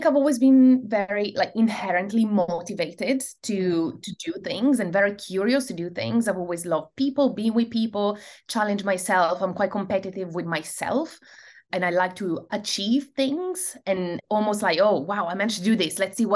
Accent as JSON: {"language": "English", "town": "Schio", "region": "Veneto", "country": "Italy", "tie": "born or raised there", "said": "I grew up in Italy, in a relatively small town at the bottom of the Italian Little Alps, which is called Schio. It's in the province of Vicenza, and it's the typical, you know, Italian small town where everybody knows each other."}